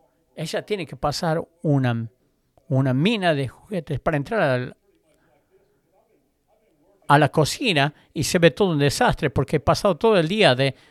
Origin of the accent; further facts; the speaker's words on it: Kentucky, United States; Spanish is a second language; Yo soy de Kentucky y ustedes creen que mi acento es terrible en Tennessee.